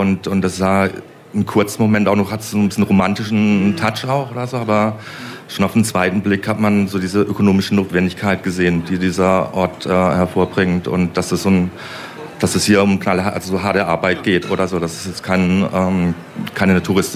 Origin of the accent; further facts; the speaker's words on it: Baden-Württemberg, Germany; Ich habe tatsächlich selbst auch als Kind Pilze gesammelt. Ich bin im Schwarzwald aufgewachsen.